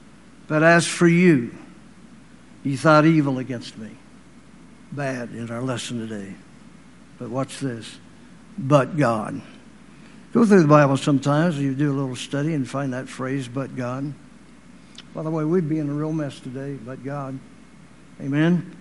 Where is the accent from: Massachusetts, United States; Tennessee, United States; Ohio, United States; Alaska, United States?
Ohio, United States; Dayton; also born or lived in Michigan; now in Texas, United States; Brother Temp and I, he's from Michigan, I'm from Ohio, and somehow we wound up down here in Texas. I told my class when I left Dayton, Ohio, I went to Michigan first.